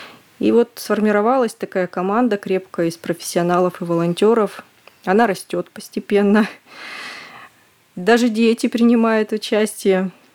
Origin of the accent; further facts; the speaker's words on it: Tyumen Oblast, Russia; Я действительно тюменка. Я родилась и выросла в Тюменской области. Закончила Упоровскую школу, Тюменский государственный университет, факультет высшая педагогическая школа.